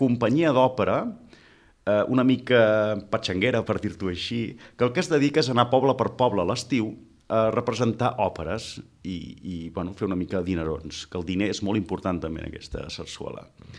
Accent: Reus, Catalonia, Spain; arriba a casa, com jo, que també sóc de Reus, a les 12

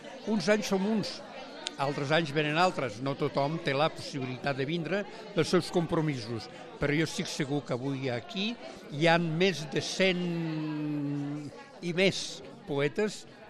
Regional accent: Torredembarra, Catalonia, Spain; Bé, jo vinc de Torredembarra

